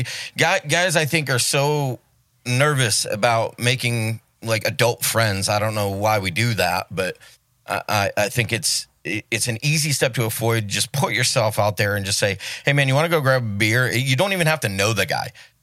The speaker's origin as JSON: {"language": "English", "region": "New England", "country": "United States", "said": "Because we're from New England, we don't know how to be quiet."}